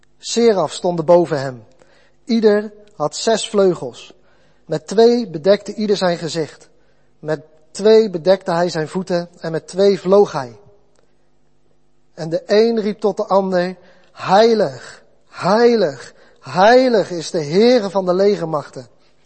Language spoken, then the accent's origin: Dutch; Ermelo, Gelderland, Netherlands; Zoals gezegd, kom ik uit Ermelo.